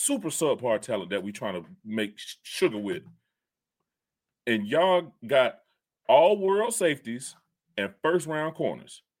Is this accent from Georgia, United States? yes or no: yes; Atlanta, Georgia, United States; We are people from Atlanta. And to live in Atlanta, we are required to meet the greatness standard.